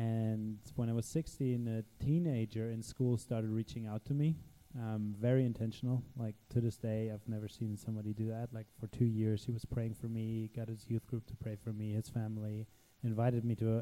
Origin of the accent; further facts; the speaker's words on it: Germany; English is a second language; So I'm actually not at all American. But yeah, I have an American wife. So now I'm Americanized. So I grew up in Germany